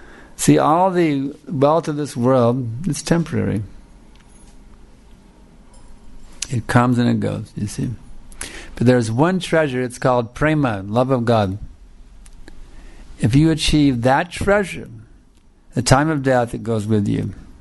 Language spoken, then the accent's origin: English; United States; See, we had songs like this when we grew up with in America.